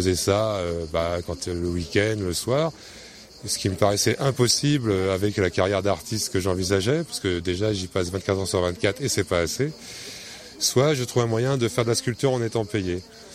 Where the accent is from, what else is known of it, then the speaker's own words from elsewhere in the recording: Manosque, Provence-Alpes-Côte d'Azur, France; J'ai grandi donc à Manosque, enfin pas à Manosque exactement, j'ai grandi dans la campagne avec mon premier voisin à 1 km.